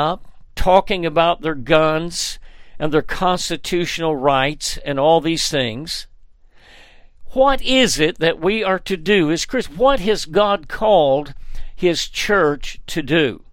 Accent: Dayton, Tennessee, United States; There's a doctor in my hometown in Dayton, Tennessee.

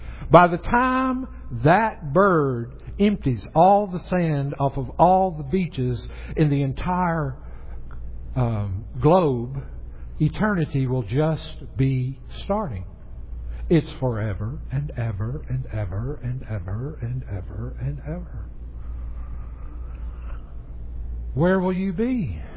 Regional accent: the South, United States; Now, I grew up in the South.

